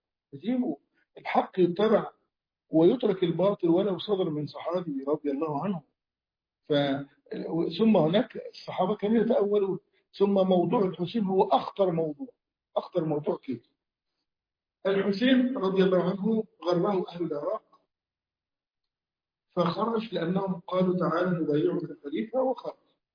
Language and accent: Arabic; Egypt